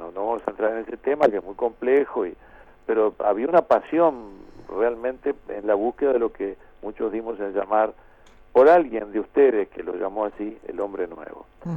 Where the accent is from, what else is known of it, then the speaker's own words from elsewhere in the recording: Uruguay; uno siempre como uruguayo se las arreglaba para recordar que el golpe nuestro había sido incluso anterior al chileno